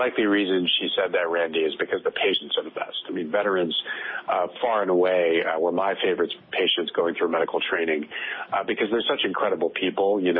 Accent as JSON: {"language": "English", "region": "New Jersey", "country": "United States", "said": "I'm not from New York. I'm from New Jersey."}